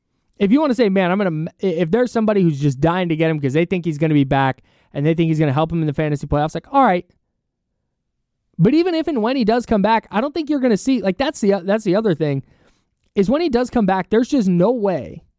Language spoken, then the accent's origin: English; California, United States; If you don't know me, I'm from the Bay Area, and I went to school up here at Sac State.